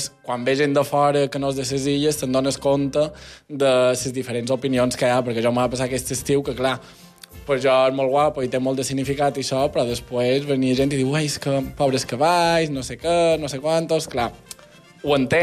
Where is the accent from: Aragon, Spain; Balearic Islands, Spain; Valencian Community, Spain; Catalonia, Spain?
Balearic Islands, Spain; Es Migjorn Gran; No, ja he de dir que al final és mitjorn, no, que és d'on soc jo